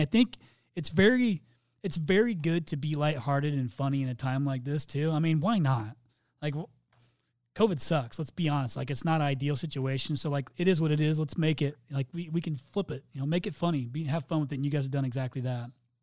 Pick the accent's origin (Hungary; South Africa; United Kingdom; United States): United States; Midwest; I'm from the Midwest.